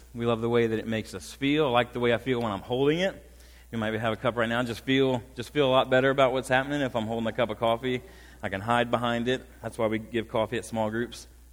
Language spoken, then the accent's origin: English; Hopewell, Virginia, United States; born there; I was born in Hopewell, Virginia.